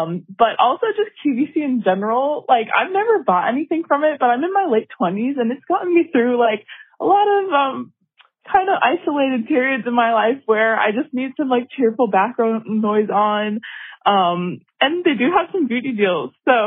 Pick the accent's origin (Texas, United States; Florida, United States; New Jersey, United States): Florida, United States; I'm from Florida.